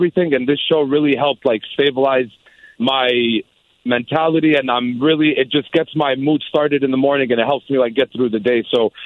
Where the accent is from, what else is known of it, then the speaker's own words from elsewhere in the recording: Palestine; We're actually both from Palestine. He's Palestinian. I'm Palestinian.